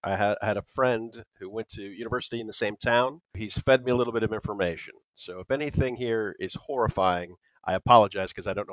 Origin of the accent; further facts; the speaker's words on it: Florida, United States; But I grew up in Florida, and there was always a bit of a goth culture there for some reason.